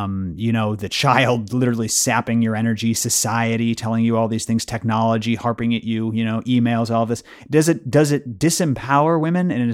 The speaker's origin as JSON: {"language": "English", "region": "Illinois", "country": "United States", "tie": "born or raised there", "said": "I grew up in the Chicago suburbs"}